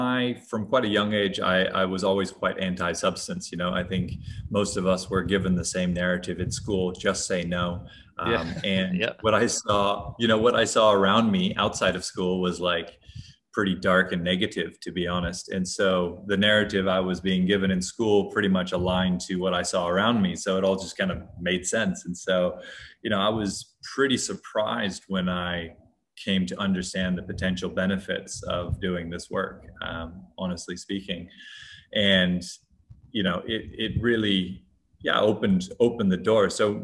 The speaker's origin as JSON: {"language": "English", "region": "Hawaii", "country": "United States", "tie": "born or raised there", "said": "I grew up with quite hippie parents. I grew up in Hawaii"}